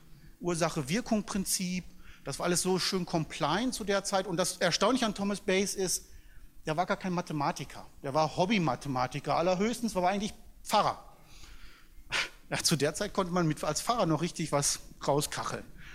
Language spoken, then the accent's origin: German; Dortmund, North Rhine-Westphalia, Germany; born there; now in Munich, Germany; Also ich bin eigentlich gebürtiger Dortmunder, ich weiß, wovon ich spreche